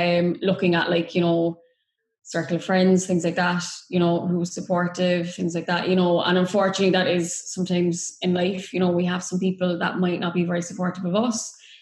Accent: Cork, Munster, Ireland; I am from Katie's hometown, Cork, in Ireland.

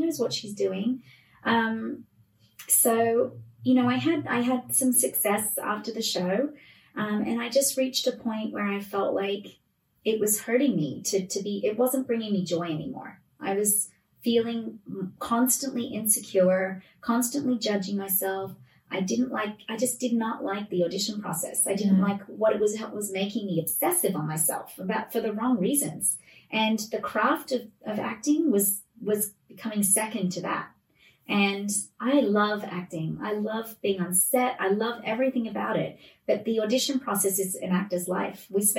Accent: Australia; accent: Australian; I had a manager who was very adamant about me not doing my Australian accent.

